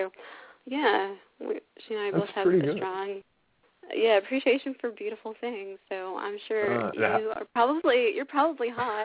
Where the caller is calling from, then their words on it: Los Angeles, California, United States; I'm I'm in California.